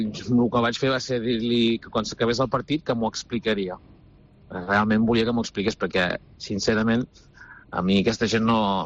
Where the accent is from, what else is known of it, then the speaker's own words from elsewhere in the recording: La Bisbal d'Empordà, Catalonia, Spain; Jo et dic que d'on soc, d'aquí a la Bisbal, la gent em coneix des de petit